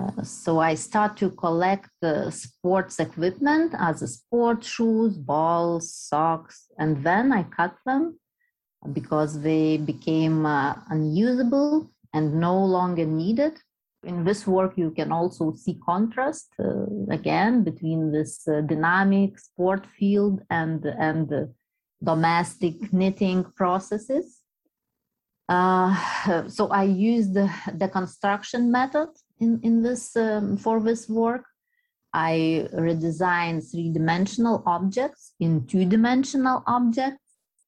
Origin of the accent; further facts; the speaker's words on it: Lithuania; I'm artist from Lithuania